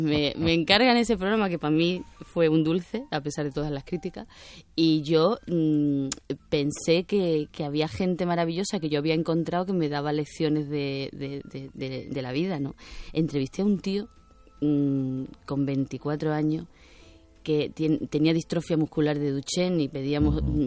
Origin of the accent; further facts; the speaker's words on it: El Prat de Llobregat, Catalonia, Spain; moved away; como venía de Cataluña, como tú bien sabes, del Prat de Llobregat, y hablaba con algunas eses